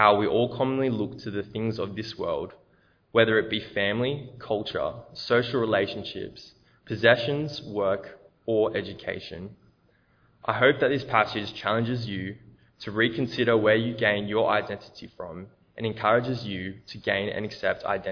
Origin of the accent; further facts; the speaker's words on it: Australia; I'm not going to become Brazilian, I'm Australian.